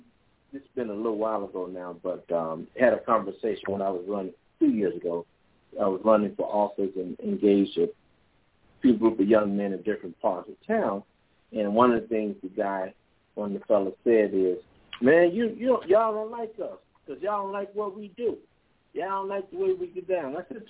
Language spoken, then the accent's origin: English; Chicago, Illinois, United States; One thing I've noticed is that when I grew up in Chicago, used to run with the little gangs there